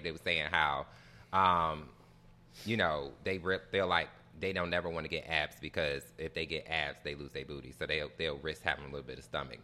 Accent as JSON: {"language": "English", "town": "Detroit", "region": "Michigan", "country": "United States", "tie": "born or raised there", "said": "Growing up in Detroit"}